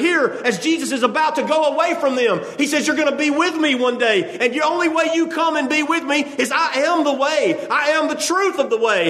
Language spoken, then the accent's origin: English; Tuscaloosa, Alabama, United States; So I'm from Tuscaloosa. Well, what's there? Well, we have the University of Alabama.